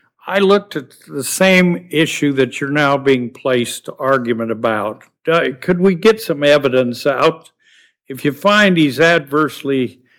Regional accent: Idaho, United States; because I'm from Idaho and don't say these very well at all

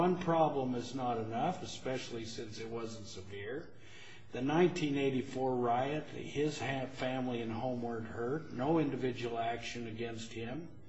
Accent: Idaho, United States; And I admit I'm from Idaho

